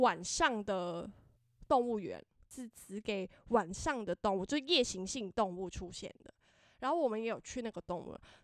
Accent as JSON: {"language": "Chinese", "country": "Hong Kong", "said": "所以对我香港人来讲，新加坡就是跟香港一模一样"}